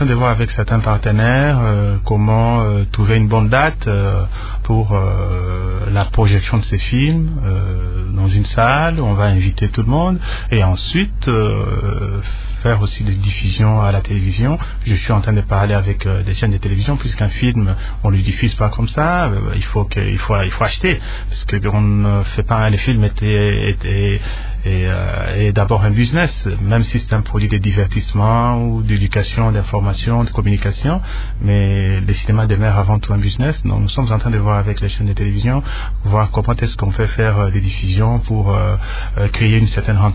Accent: DR Congo; moi je suis Congolais

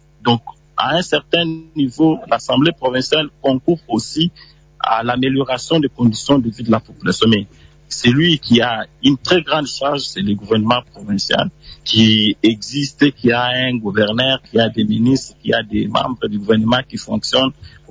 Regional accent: DR Congo; comme vous le savez, nous sommes des Africains, nous sommes des Congolais, nous sommes des Castaïens.

